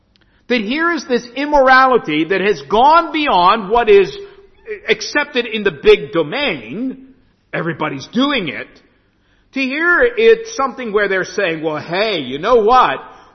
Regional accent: United States; He knows I'm an American, and so he brings this.

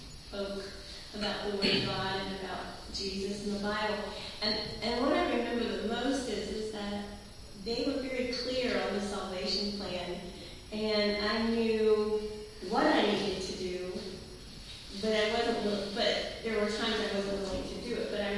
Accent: Findlay, Ohio, United States; Well, I grew up in Findlay, Ohio, which is in the States, of course, and I went to a church with my parents

